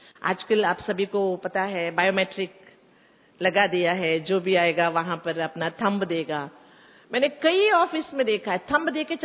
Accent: Karnataka, India; मैं कर्नाटक से हूं

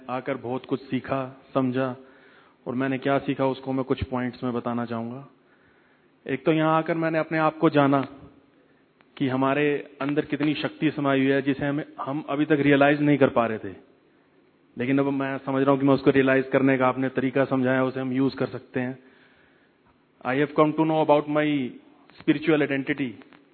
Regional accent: Panipat, Haryana, India; मैं पानीपत हरियाणा से आया हूँ।

